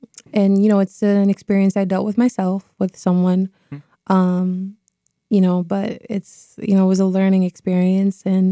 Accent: Cape Coral, Florida, United States; also born or lived in Boston, Massachusetts; now in Massachusetts, United States; I was born in Boston, but I actually was raised in Florida. I'm Cape Coral, Florida, to be specific. I moved from Boston to Florida when I was about 5 years old

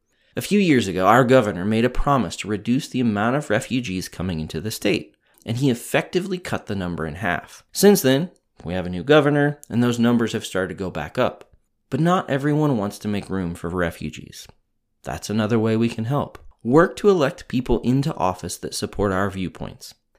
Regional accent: Wichita, Kansas, United States; let me take a moment to talk about my hometown, Wichita, Kansas.

